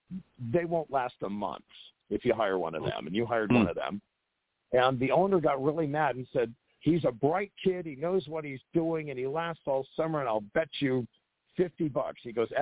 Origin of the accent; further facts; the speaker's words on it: Wyoming, United States; I was from Wyoming.